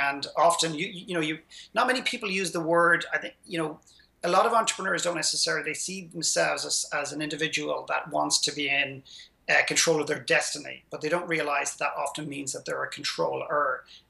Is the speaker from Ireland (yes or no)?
yes; Ireland; my modest background growing up in Ireland.